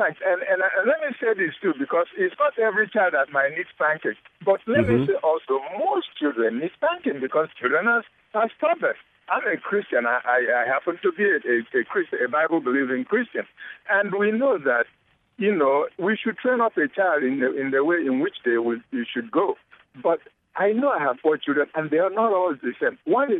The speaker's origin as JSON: {"language": "English", "country": "Nigeria", "said": "I'm Nigerian."}